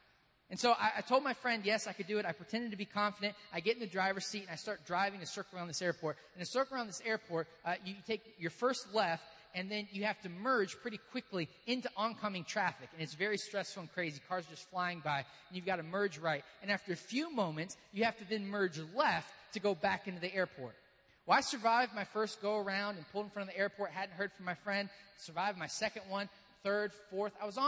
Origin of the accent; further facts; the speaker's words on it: Hampton, Virginia, United States; I'm from Hampton, Virginia, not Los Angeles, California.